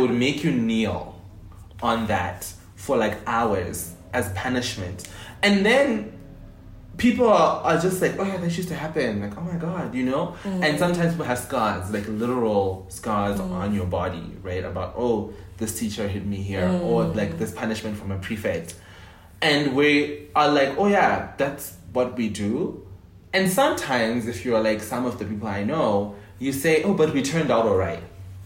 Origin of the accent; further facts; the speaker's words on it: Harare, Zimbabwe; now in Johannesburg, South Africa; Slowly and interestingly, Harare. Mm-hmm. So I think those are some of the places I'm local to.